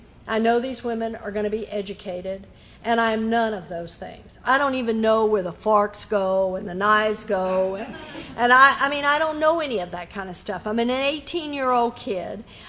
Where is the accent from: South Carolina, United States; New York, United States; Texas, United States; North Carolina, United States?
Texas, United States; I'm a Southern girl. I was born and raised in Texas. I am a Southern girl.